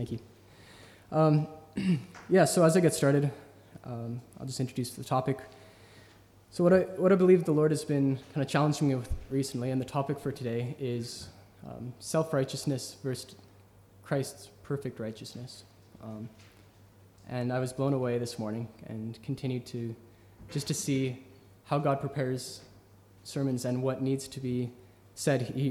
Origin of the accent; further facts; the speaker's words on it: Alberta, Canada; I'm originally from Alberta, Canada. So I came down to Cape Henare about a year and a half ago